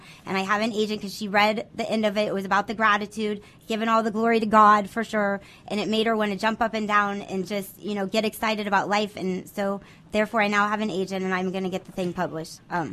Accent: Upper Arlington, Ohio, United States; And I do tell everyone that I'm from Upper Arlington.

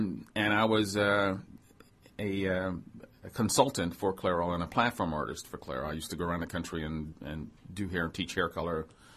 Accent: New York, United States; Well, I was raised in New York, so we used to go to a lot of plays and a lot of shows. We had the Apollo, you had Carnegie Hall, you had all these other venues

